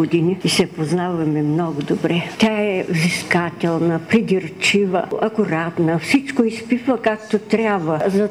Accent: Malko Bryagovo, Kardzhali Province, Bulgaria; Оттам отива в село Малко Брягово, моето родно село.

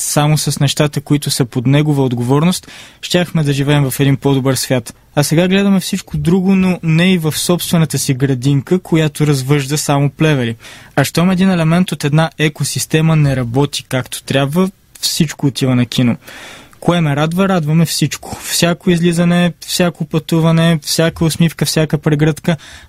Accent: Pavlikeni, Veliko Tarnovo Province, Bulgaria; Ту един месец в София, ту един месец в Пловдив, защото там бях на рехабилитация, ту 5 години гимназия в Велико Търново, иначе съм си от Павликени.

